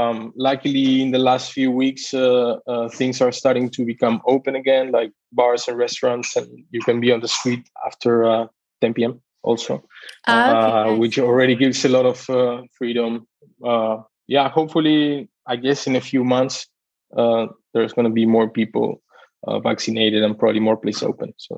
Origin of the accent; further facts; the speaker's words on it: Buenos Aires, Argentina; moved away as an adult; I come from Argentina. I was born and raised in Buenos Aires until I was around 20 years old that I left the States